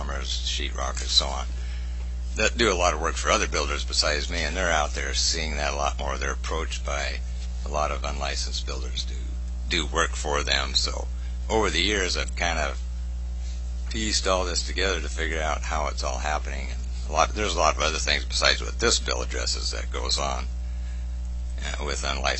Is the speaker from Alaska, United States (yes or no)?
yes; Palmer, Alaska, United States; also born or lived in Wasilla; from Palmer and Wasilla, a builder up there.